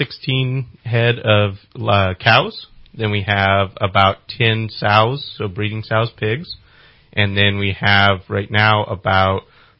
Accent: Arcata, California, United States; So I was raised and born in Humboldt County, California, in Arcata. That's where I went to high school.

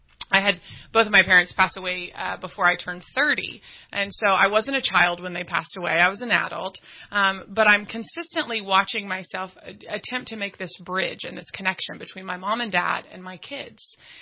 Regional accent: Dallas, Texas, United States; now in Redding, United States; I grew up in Texas. I'm from Dallas. You ask where I'm from. I've lived in Redding for 8 years, but I'm from Dallas, baby.

